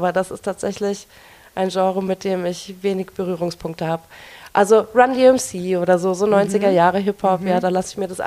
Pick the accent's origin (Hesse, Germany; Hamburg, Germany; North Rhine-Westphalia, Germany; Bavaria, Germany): Hesse, Germany; Niedernhausen; born or raised there; also born or lived in Wiesbaden; now in Frankfurt, Germany